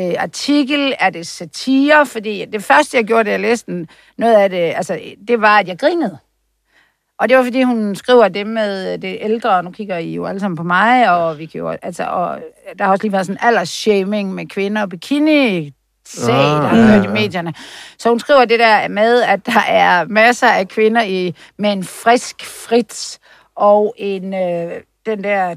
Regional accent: Aarhus, Central Denmark Region, Denmark; Jeg er jo kommet fra Aarhus, hvor man siger Skanderborg-festival i mange år.

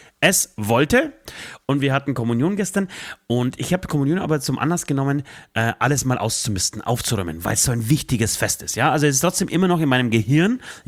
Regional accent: Poland; ich komme aus Polen, aus einem streng katholischen Land und auch aus einer, zumindest zum einen Teil, streng katholischen Familie

